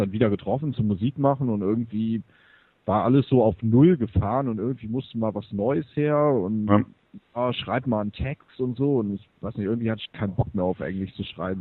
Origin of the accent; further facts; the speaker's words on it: Koblenz, Rhineland-Palatinate, Germany; now in Hamburg, Germany; Ich bin eigentlich aus Koblenz, genau.